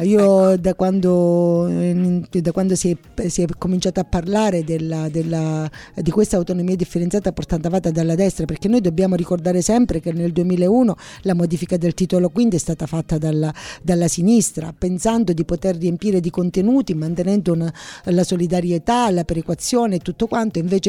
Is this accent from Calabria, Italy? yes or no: yes; Cariati, Calabria, Italy; Ma io vengo da Cariati